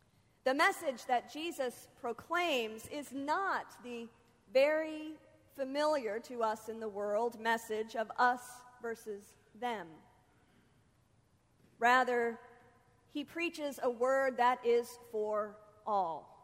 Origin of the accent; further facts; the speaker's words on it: Oklahoma, United States; based on the fact that I am from Oklahoma.